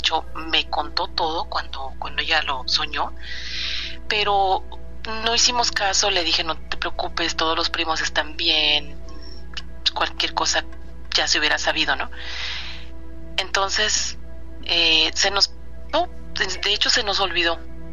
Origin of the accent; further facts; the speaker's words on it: Guerrero, Mexico; now in United States; Estoy en California, pero soy de Guerrero.